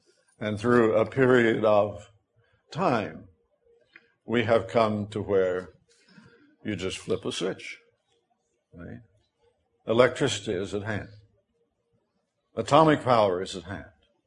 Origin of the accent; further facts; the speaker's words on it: Missouri, United States; I was raised way down in the Missouri Ozarks, where the Three Bears live.